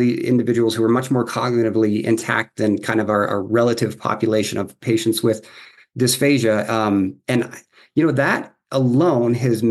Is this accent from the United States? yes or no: yes; Morgantown, West Virginia, United States; I'm from West Virginia originally. And so just very different culture. And I was from Morgantown. And so that's the university town, and it's the relative melting pot of the state.